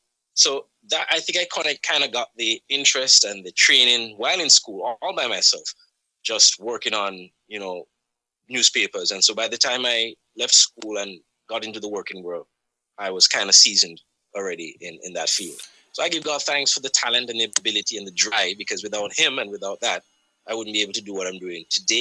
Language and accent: English; Jamaica; I spent my entire childhood days in Jamaica. I grew up in Jamaica, and I had some really good days.